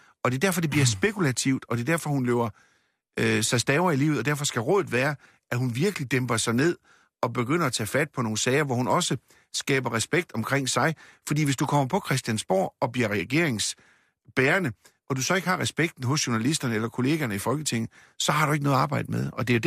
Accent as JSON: {"language": "Danish", "region": "North Denmark Region", "country": "Denmark", "tie": "born or raised there", "said": "Op hos os i Nordjylland, hvor jeg voksede op"}